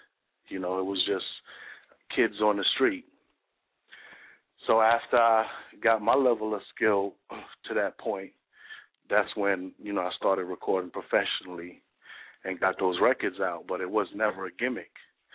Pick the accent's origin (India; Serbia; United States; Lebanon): United States; Brooklyn, New York; Well, I was always a serious thinker, you know, and I'm from Brooklyn, New York, so.